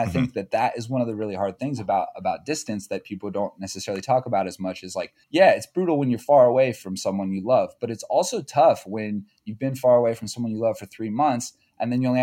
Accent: Columbus, Ohio, United States; So we're both from Columbus, Ohio, Columbus area. We went to different high schools, but we basically from the same place.

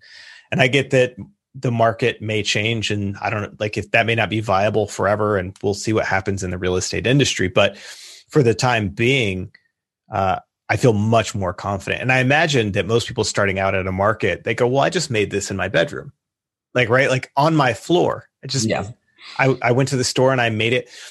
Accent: the South, United States; growing up in the South, and I wasn't raised in like all that conservative of a home, but being in the South in kind of somewhat Christian circles

